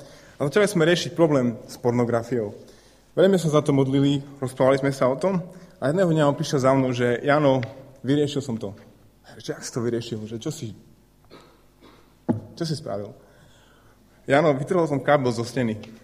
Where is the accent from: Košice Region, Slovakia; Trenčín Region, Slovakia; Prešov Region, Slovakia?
Prešov Region, Slovakia; Prešov; je môj kamarát, ktorým som vyrastal v Prešove.